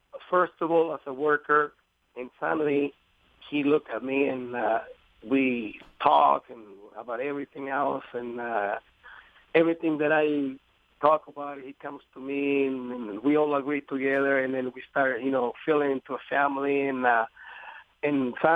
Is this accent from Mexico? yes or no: yes; Mexico; English is a second language; moved away; Yes. My dad had a filly that he bought her for crop, you know, just to work on the ranch on the crop, for, you know, growing whatever, because we have a small farm over there. We grow lemon, lots of lemons.